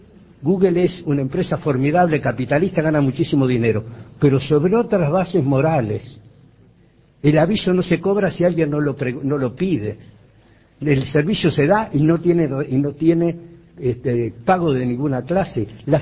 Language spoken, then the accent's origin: Spanish; Montevideo, Uruguay; born there; Después en la otra dice que nací en Montevideo, como efectivamente.